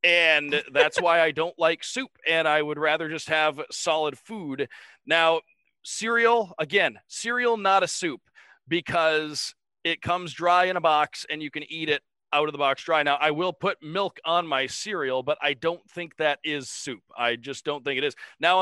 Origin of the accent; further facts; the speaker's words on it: Detroit, Michigan, United States; I'm from Detroit, so the Coney dogs are a big thing